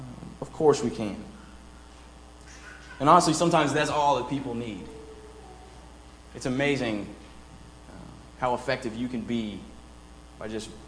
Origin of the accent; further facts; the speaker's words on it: Beaumont, Texas, United States; I've seen it at home where I grew up at Northwest in Beaumont, and I've seen it at Twin City where I worshiped in College Station.